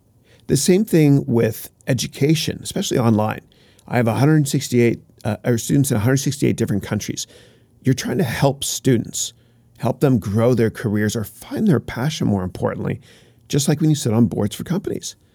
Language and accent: English; Canada; moved away as an adult; now in United States; So I'm from Canada originally